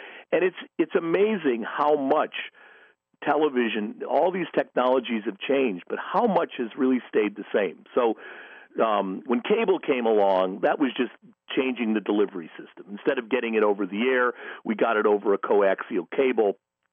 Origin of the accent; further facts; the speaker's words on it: Midwest, United States; I grew up in the Midwest, and primetime ended at 10.